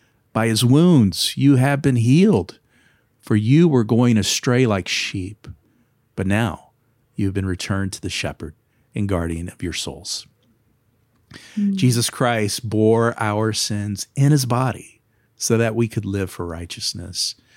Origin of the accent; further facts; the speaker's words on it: Kentucky, United States; now in North Carolina, United States; I'm from Kentucky. Oh, I live in North Carolina now.